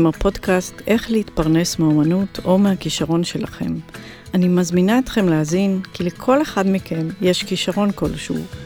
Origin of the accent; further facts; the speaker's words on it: Jerusalem, Jerusalem District, Israel; אז אני גדלתי בירושלים. כשהייתי בת שנה, נולדתי בקטמון, עברנו לבית הקרם כשהייתי בת שנה.